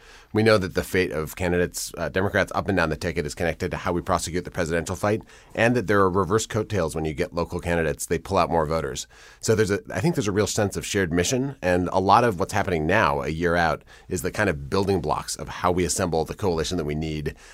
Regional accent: Madison, Wisconsin, United States; So I grew up in Madison, where I live now, and in Wisconsin.

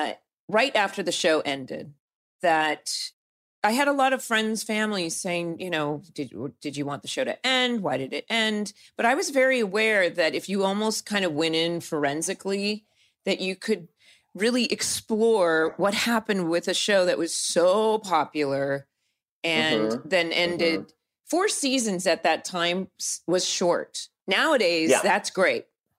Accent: California, United States; because I grew up in Orange County.

